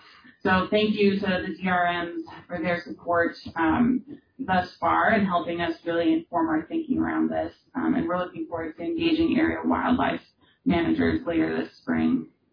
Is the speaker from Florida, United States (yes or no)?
no; Grand Junction, Colorado, United States; I normally talk about GoCo investment from the community, so I'm happy to end on this note in my hometown.